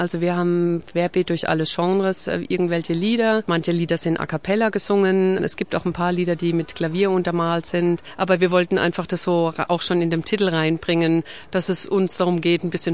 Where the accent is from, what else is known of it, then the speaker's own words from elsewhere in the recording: Nuremberg, Bavaria, Germany; Wir sind aus Nürnberg, Fürth und Umgebung